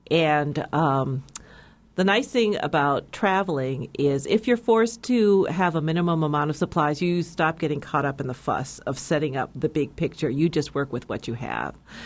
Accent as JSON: {"language": "English", "region": "Hawaii", "country": "United States", "said": "I'm from Hawaii, too."}